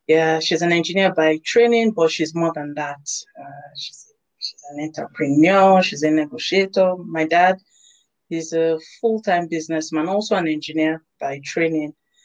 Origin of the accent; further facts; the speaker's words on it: Lagos, Nigeria; I come from a very large family. I grew up in Lagos, Nigeria. Born here, bred here, trained here, work here. So yeah, I grew up in Nigeria